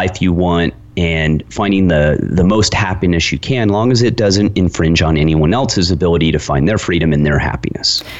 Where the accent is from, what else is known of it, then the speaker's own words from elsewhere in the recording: Lone Pine, California, United States; So I grew up there, but I grew up actually outside of Lone Pine in a town of less than 100 people. So I kind of grew up this way. I grew up in the mountains.